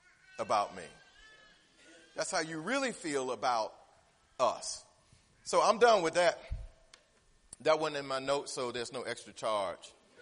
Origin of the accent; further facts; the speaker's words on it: Michigan, United States; I ain't never seen a white person. I'm from Michigan.